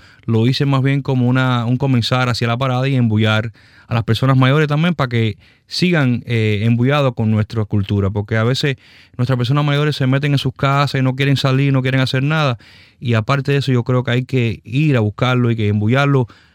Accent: Hialeah, Florida, United States; porque yo me crié en Hialeah y la adoro

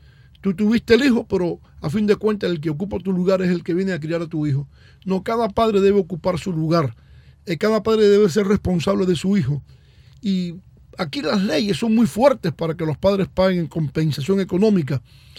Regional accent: Matanzas, Cuba; Pero Demetrio y yo tenemos la ventaja de que somos de Matanzas.

